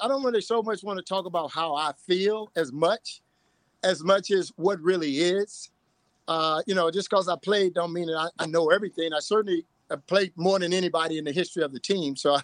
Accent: Texas, United States; I'm from Texas.

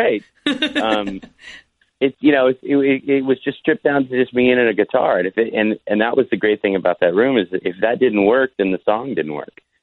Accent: Nashville, Tennessee, United States; especially growing up in Nashville, like I didn't have access to a lot of the kind of indie music scene that maybe people had in bigger towns.

